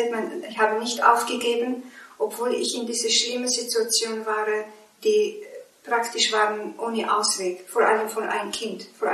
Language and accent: German; Morocco; in meinem Buch habe ich erzählt über meine Kindheit als Sklavenkind in Marokko.